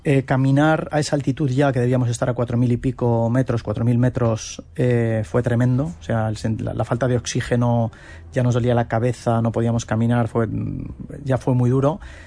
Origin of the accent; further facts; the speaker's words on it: Bilbao, Basque Country, Spain; que soy de Bilbao y esto marca esto marca mucho